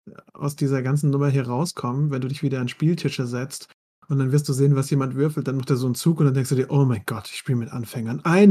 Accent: Mannheim, Baden-Württemberg, Germany; ich komme ja aus Mannheim

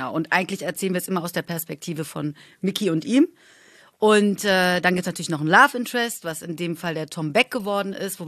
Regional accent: Cologne, North Rhine-Westphalia, Germany; Also das ist dann halt Köln-Rodenkirchen, wo meine Eltern, ich habe ja immer auch an dem gleichen Ort gewohnt, muss ich sagen. Ich bin ja nie irgendwie familienmäßig umgezogen oder so.

